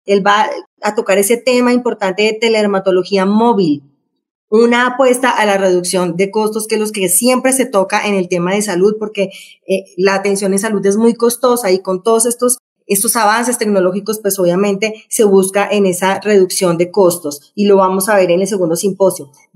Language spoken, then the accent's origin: Spanish; Colombia; todos nosotros como colombianos que somos